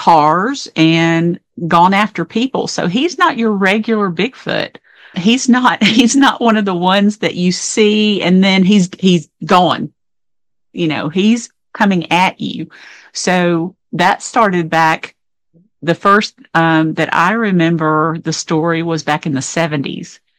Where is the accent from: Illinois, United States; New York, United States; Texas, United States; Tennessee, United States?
Tennessee, United States; Fayetteville; born there; But I was born in Fayetteville, which is the county seat, and Flintville is about 15 to 20 minute drive, depending on how fast you drive into town.